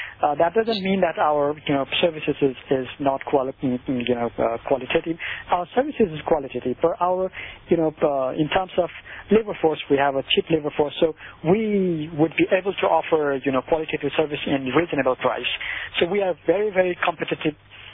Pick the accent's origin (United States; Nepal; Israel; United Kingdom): Nepal; English is a second language; Our currency is called Nepalese rupee, as Indian also called rupee, and our Nepalese rupee.